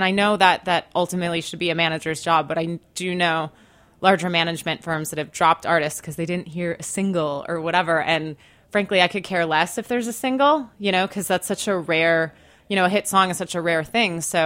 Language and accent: English; Wisconsin, United States; So I'm from Wisconsin originally, so I knew no one in the entertainment industry.